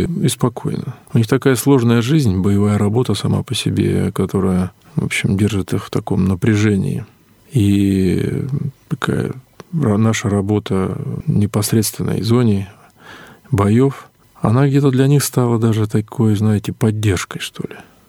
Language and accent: Russian; Buryatia, Russia; местность, откуда я родом, Бурятия. Это то место, где живет очень много национальностей. И буряты жили рядом с нами, со мной всю мою жизнь, сколько я жил там. Рос, учился в школе, в институте там и так далее.